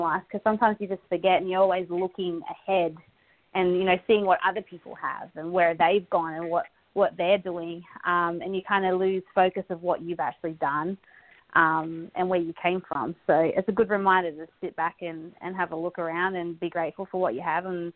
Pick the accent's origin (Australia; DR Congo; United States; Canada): Australia; We're Australian. I don't know if you've got the got the vibe that Aussies are just bred tough.